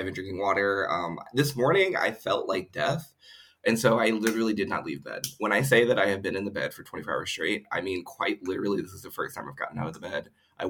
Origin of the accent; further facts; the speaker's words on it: Ohio, United States; I'm originally from Ohio, and in Ohio it's very much like Britain but worse.